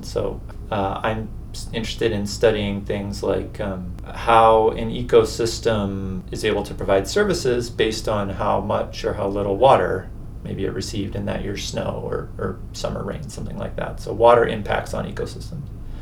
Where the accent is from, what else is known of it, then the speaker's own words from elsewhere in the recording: Portland, Maine, United States; I'm from Portland, Maine. Grew up, by the ocean, but was never really drawn to ocean stuff.